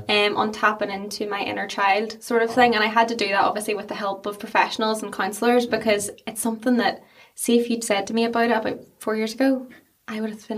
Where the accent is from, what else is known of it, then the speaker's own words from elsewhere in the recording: Omagh, Northern Ireland, United Kingdom; Tyrone. So I'm originally from Omagh.